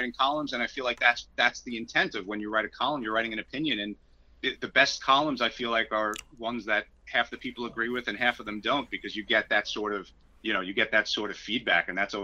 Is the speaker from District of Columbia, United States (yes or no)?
no; Long Island, New York, United States; I grew up on Long Island, and I love all the sports, and I love the New York teams